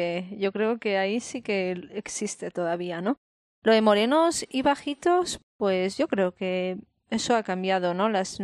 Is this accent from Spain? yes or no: yes; Spain; la gente dice que somos los españoles